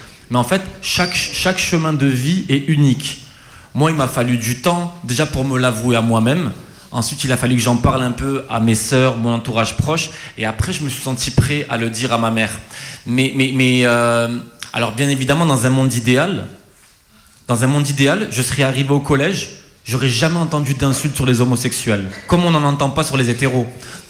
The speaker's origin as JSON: {"language": "French", "country": "France", "tie": "born or raised there", "said": "j'ai grandi en France. Dans un collège français"}